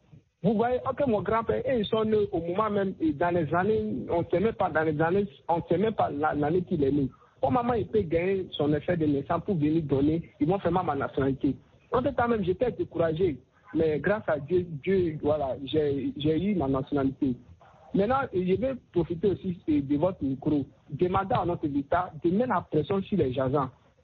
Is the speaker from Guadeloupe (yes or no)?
no; Côte d’Ivoire; born there; je suis né en Côte d'Ivoire. Maintenant, je devais faire la nationalité burkinabé.